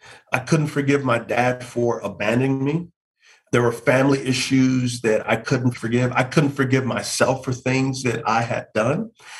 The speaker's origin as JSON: {"language": "English", "town": "San Antonio", "region": "Texas", "country": "United States", "tie": "born or raised there", "said": "so I grew up in San Antonio, Texas, and I love my family, but it was a chaotic, difficult background."}